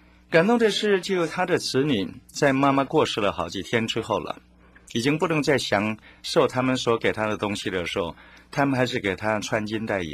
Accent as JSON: {"language": "Chinese", "country": "China", "said": "诚如我们中国人的俗话所说，生不带来，死不带去啊。"}